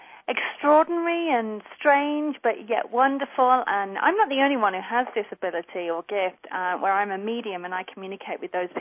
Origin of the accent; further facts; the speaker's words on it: United Kingdom; accent: British; now in United States; So, you know, I'm British, as you can hear from the accent.